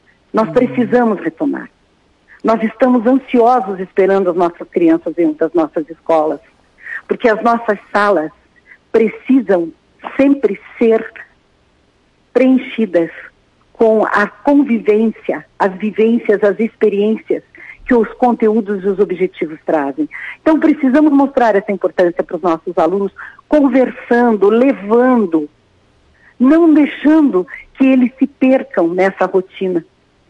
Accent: Curitiba, Paraná, Brazil; now in Rio Grande do Sul, Brazil; Eu sou de Curitiba, Paraná, mas eu estou trabalhando aqui no Rio Grande do Sul

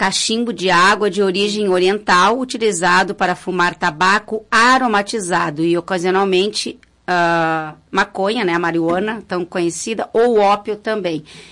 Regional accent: Rio Grande do Sul, Brazil; Agora me veio uma outra coisa na cabeça imediatamente, como gaúchos, é

